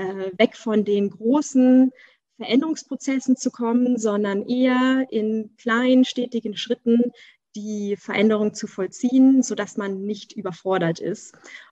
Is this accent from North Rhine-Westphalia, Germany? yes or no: no; Berlin, Germany; Also ursprünglich bin ich eine der wenigen Ur-Berliner noch mit Eltern und Großeltern, alle aus Berlin.